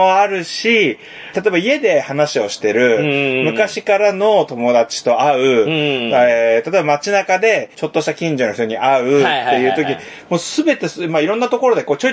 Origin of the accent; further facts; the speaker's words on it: Tokamachi, Niigata, Japan; 出身はですね、知ってるでしょ。はい、新潟県の、はい、十日町市というところなんですけれども。